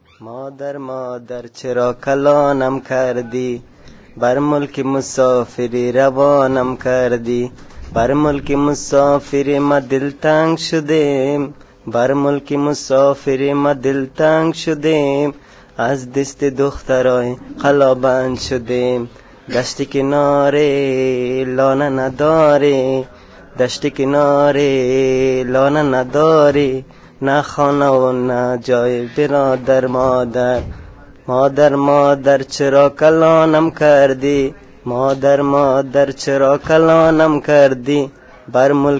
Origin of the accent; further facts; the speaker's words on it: Afghanistan; first language Persian; Spanish is a second language; De Afganistán.